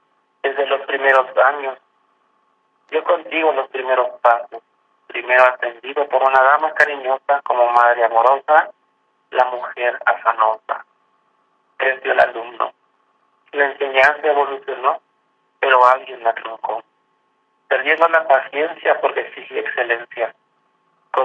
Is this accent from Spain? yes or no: no; Guerrero, Mexico; principalmente siendo guerrerense. Hay muchos guerrerenses que quisieran tener la oportunidad de levantar la voz